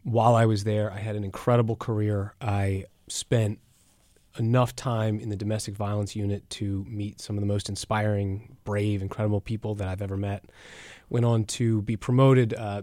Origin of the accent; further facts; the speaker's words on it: Philadelphia, Pennsylvania, United States; I grew up here in Philadelphia, grew up in Chestnut Hill.